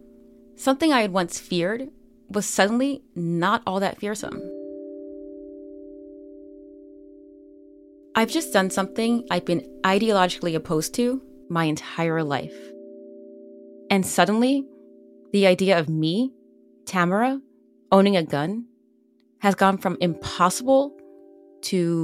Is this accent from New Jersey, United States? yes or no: yes; New Jersey, United States; I grew up in New Jersey, a state with extremely rigid gun laws.